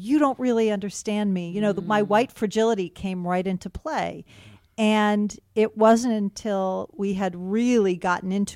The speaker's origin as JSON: {"language": "English", "town": "Ithaca", "region": "New York", "country": "United States", "tie": "born or raised there", "said": "I grew up in Ithaca, New York. You know, it's a really weird place. I grew up in a pretty affluent neighborhood."}